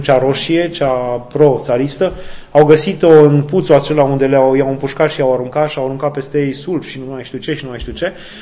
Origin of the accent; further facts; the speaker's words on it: Romania; Noi avem o asociație, noi suntem români, dar uite